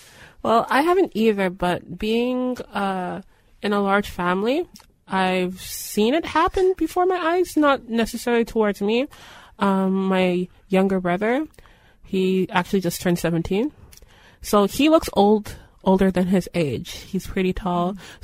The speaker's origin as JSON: {"language": "English", "town": "Toronto", "region": "Ontario", "country": "Canada", "tie": "born or raised there", "said": "even though I was born in Regent Park and I've lived here for most of my life"}